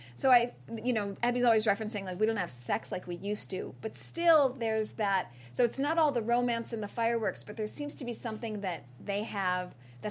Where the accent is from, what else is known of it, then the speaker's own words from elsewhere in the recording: Chicago, Illinois, United States; Well, it's funny that you mentioned that because I'm from Chicago